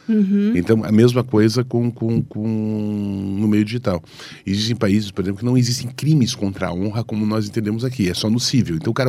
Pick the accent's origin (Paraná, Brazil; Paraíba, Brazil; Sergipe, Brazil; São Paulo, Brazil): Paraná, Brazil; Ponta Grossa; Antigamente, quando eu era menino, lá em Ponta Grossa, mais de meio século